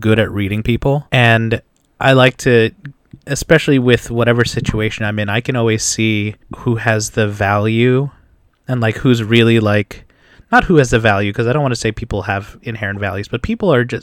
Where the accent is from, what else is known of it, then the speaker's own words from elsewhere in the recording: Philadelphia, Pennsylvania, United States; But no, I grew up in North Philly.